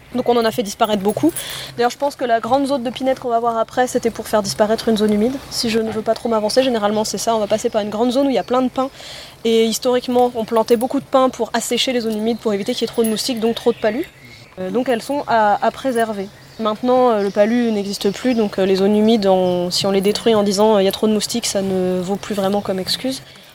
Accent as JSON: {"language": "French", "region": "Nouvelle-Aquitaine", "country": "France", "said": "Je viens de Corrèze, je peux me permettre. J'ai vécu là-bas, je peux me permettre de dire ce genre de choses."}